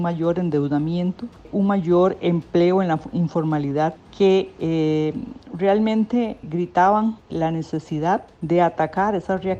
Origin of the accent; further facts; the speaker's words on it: Costa Rica; Nosotros tenemos que pensar como costarricenses que el déficit fiscal no solamente se soluciona por la vía de los ingresos